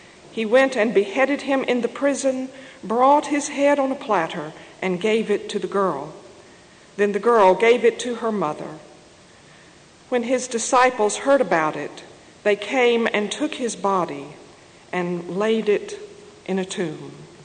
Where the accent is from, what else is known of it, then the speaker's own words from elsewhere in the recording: North Carolina, United States; I'm from North Carolina. My call to ministry came in midlife.